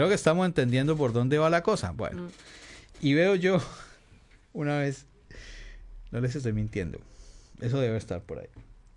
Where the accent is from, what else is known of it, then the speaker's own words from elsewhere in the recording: Colombia; Colombia es un país, y yo lo digo como colombiano